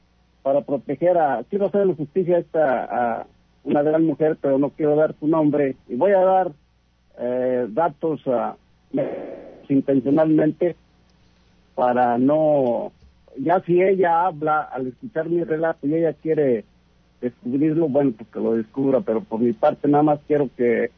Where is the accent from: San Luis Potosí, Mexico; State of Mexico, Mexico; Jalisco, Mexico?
San Luis Potosí, Mexico; yo soy de San Luis Potosí, yo soy de ingeniero nieto. Entonces, yo llegué de San Luis Potosí en ese tiempo, pues muy joven